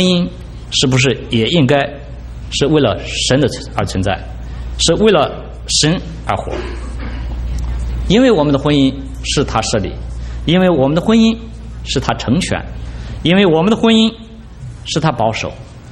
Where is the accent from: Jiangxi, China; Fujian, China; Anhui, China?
Anhui, China; 我是来自安徽，我不知道中间有没有安徽的弟兄姐妹。